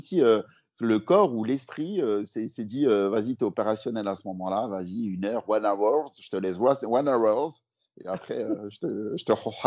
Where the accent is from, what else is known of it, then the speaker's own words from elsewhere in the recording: Lyon, Auvergne-Rhône-Alpes, France; now in Paris, France; quand je suis arrivé sur Paris, parce que moi je suis lyonnais de base